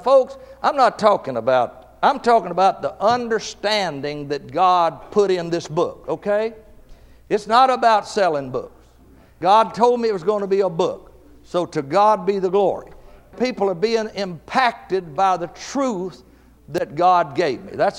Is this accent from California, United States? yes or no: no; Balcomville, Louisiana, United States; I'm nobody from nowhere, not smart. I'm from Balcomville, Louisiana. That's about 3 miles past the paper mill over the levee from West Monroe, Louisiana.